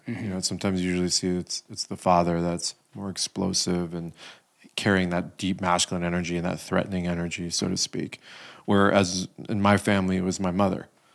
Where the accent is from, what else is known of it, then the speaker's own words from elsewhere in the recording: United States; And I'm this American kid and was just like, what is this?